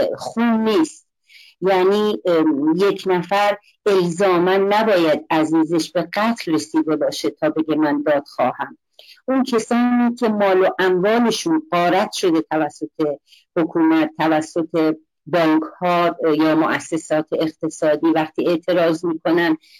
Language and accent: Persian; Iran; moved away; من چون خارج از ایران اومدم ولی با تمام وجودم هنوز در هوای ایران دارم نفس میکشم